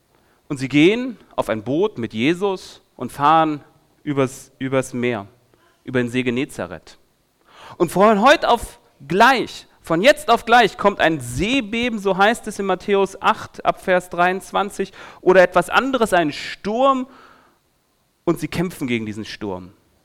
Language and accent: German; Cologne, North Rhine-Westphalia, Germany; Wenn ich mir so Köln vorstelle, wo ich herkomme